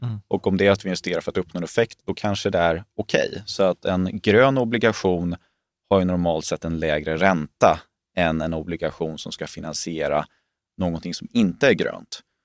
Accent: Småland, Sweden; Jag är ju smålänning i hjärtat.

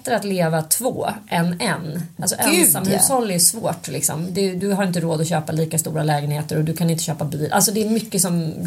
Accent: Stockholm, Stockholm County, Sweden; när jag växte upp då på Söder och hamnade där på Södra Latin till slut

